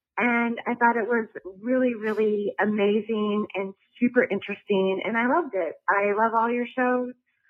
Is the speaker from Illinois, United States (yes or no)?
yes; Illinois, United States; I'm from Illinois